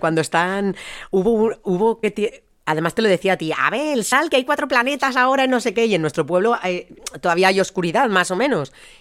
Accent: Spain; pero en nuestro caso, como europeos y españoles, ningún problema

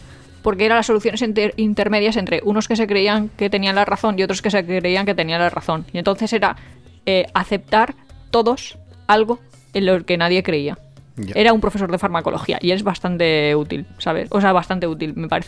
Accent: Spain; A nosotros como españoles lo tenemos muy claro.

